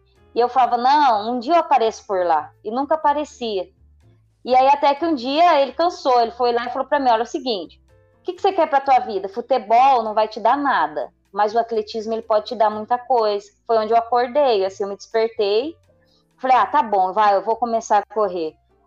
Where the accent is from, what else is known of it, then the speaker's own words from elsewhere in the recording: Poços de Caldas, Minas Gerais, Brazil; Eu sou natural de Poços de Caldas, Minas Gerais.